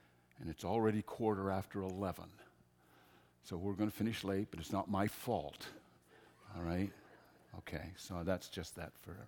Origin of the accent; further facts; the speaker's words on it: the Maritimes, Canada; born there; I am a Maritimer by birth. I am a Newfoundlander by desire. I wasn't born there, so I can't claim it.